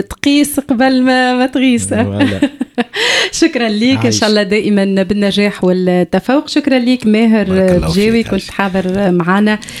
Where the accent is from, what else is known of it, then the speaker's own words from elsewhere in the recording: Tunisia; accent: Tunisian; كما نقولوا بلهجتنا التونسية